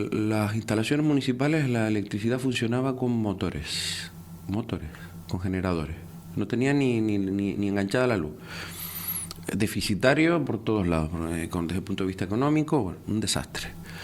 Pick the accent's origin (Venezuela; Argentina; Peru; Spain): Spain; Santa Úrsula, Canary Islands; porque yo soy de Santa Úrsula